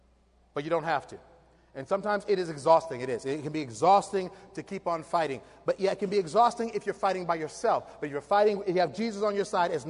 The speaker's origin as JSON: {"language": "English", "country": "United States", "said": "The way we do things here in our country, in America, it's interesting because I'm American. I was born here. I always identified myself as American."}